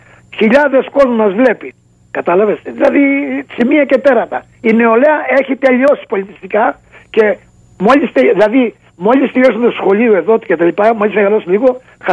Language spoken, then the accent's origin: Greek; Greece; moved away; Αλλά πάμε καλά μόνο σε εμάς που ήρθαμε από την Ελλάδα και οι οποίοι κάθε μέρα αραιώνουμε, ξέρεις.